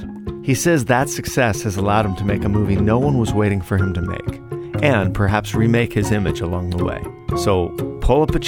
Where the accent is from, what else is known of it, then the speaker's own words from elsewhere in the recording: Fullerton, California, United States; I grew up in Fullerton where a lot of punk rock bands started.